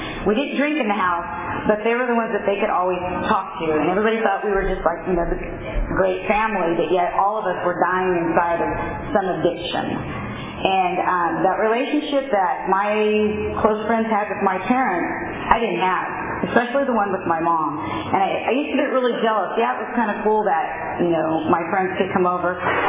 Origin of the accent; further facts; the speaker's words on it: Fresno, California, United States; I started drinking, I was born and raised in Fresno, and started drinking at a really young age, about 12, 13.